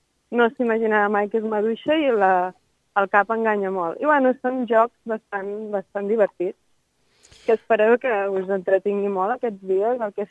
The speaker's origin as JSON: {"language": "Catalan", "town": "Palafrugell", "region": "Catalonia", "country": "Spain", "accent": "Empordanese-Mallorcan", "moved": "as an adult", "lives_now": "Mallorca, Spain", "said": "Jo originalment de Palafrugell, a l'Empordà, sí. A la Costa Brava, uh-huh. i ara mateix estic fent experiència a Mallorca des de fa un any, del juny passat."}